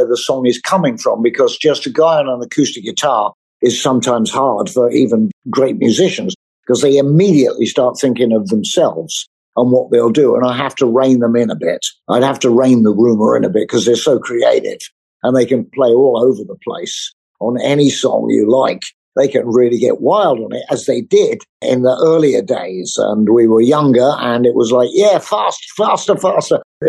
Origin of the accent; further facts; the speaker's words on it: England, United Kingdom; But growing up in England, as I was, you know, age 12, and … come along, you didn't see it coming.